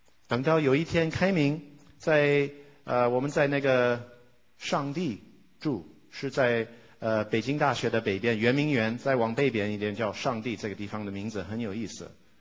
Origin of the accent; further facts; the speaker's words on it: Taiwan; now in United States; 我的心是在中国，我在台湾长大，我小时候学了一点那个台语，真歹势吼，我袂晓讲。